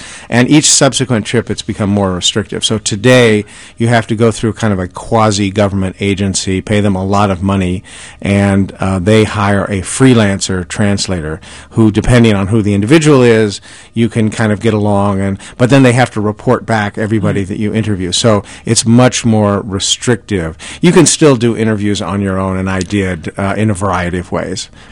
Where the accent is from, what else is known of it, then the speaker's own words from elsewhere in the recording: United States; As an American reporter, everybody I met, without exception, was friendly, was hospitable.